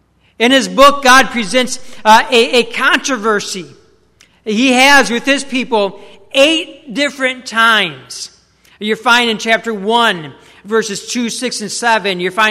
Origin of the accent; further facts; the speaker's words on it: United States; I'm American through and through.